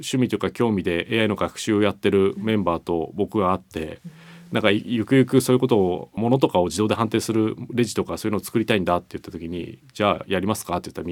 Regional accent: Utsunomiya, Tochigi, Japan; そうです、栃木の宇都宮なんですけど、

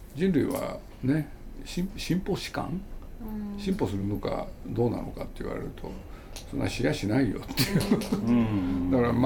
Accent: Nagoya, Aichi, Japan; born there; now in Tokyo, Japan; 僕は名古屋の生まれで東京来たんだけれど

